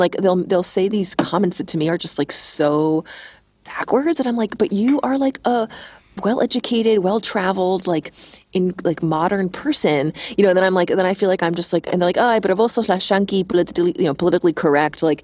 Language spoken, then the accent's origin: English; United States; just because I'm one American doesn't make me an expert on all things United States or whatever.